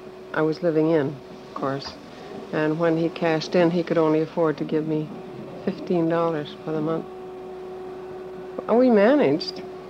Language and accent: English; Roland, Manitoba, Canada; born there; I was born in Roland, Manitoba. I've just been back.